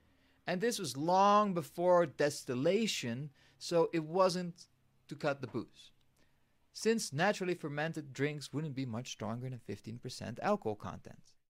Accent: Netherlands; when I grew up in the Netherlands, one of the most light polluted areas in the world

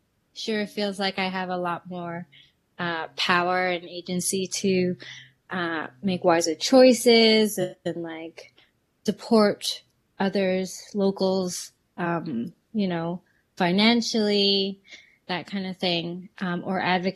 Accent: Calgary, Alberta, Canada; friends that I grew up with in Calgary don't have the same exposure

